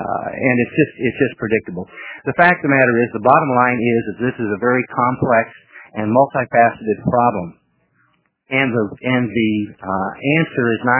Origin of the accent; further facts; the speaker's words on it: Salem, United States; And my hometown, Chairman Ryan, certainly is the city of Salem, but it's my office.